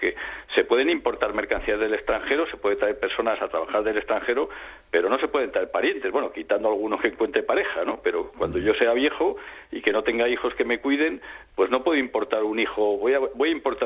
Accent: León, Castile and León, Spain; si soy leonés en León, si soy español en España y si soy europeo en Europa

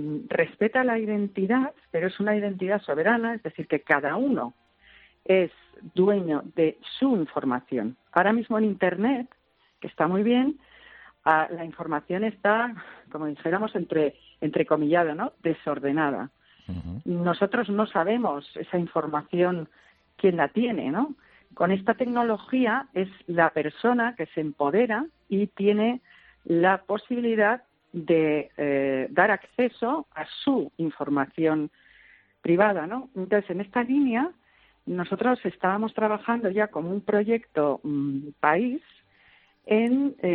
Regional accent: Spain; España es increíble, somos increíbles los españoles.

